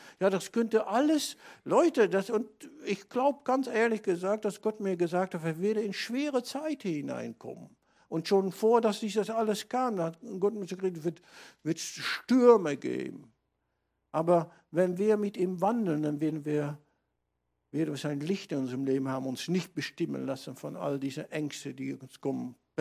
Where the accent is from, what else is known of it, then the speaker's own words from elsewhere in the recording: North Rhine-Westphalia, Germany; Bei uns in Münsterland wird das zum Teil noch richtig groß gefeiert.